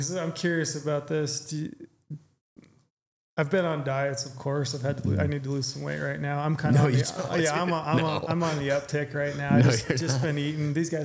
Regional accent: the West, United States; I'm always fascinated by people because I grew up in the West.

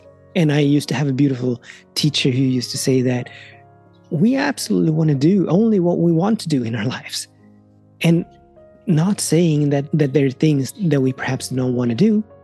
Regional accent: Sweden; I'm from Sweden and we just happen to have currently the world's greatest pole jumper.

